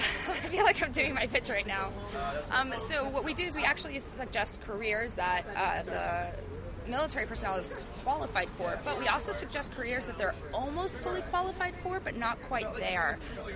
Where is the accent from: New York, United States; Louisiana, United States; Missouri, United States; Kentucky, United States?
New York, United States; we're all from New York, so we're all going to sync up